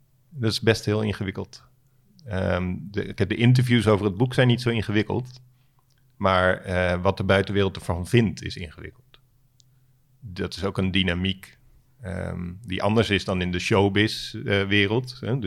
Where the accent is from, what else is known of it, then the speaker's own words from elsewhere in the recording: Alphen aan de Rijn, South Holland, Netherlands; terug naar Alphen aan de Rijn, waar ik ben opgegroeid naast een winkelcentrum waar een schietpartij heeft plaatsgevonden 10 jaar geleden.